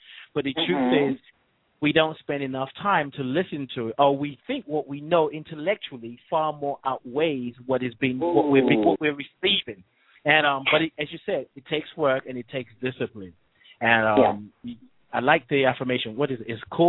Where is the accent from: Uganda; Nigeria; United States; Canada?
Nigeria; also born or lived in England; I'm from Nigeria. I was born in England, so I've lived in England. I've lived in Nigeria, and I live here now. But there were times when I used to go back and forth between here and England